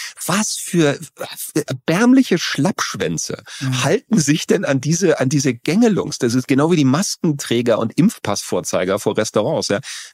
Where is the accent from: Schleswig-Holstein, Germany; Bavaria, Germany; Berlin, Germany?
Berlin, Germany; weil ich mich immer noch restschäme für meine alte Heimat